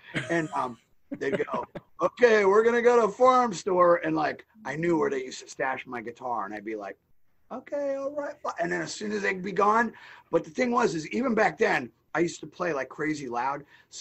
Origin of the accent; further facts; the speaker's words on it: Hollywood, Florida, United States; also born or lived in Maryland / Miramar; Well, I was born in Maryland, but I grew up in South Florida, mostly in Broward County, in, say, Hollywood. I grew up in Miramar for a while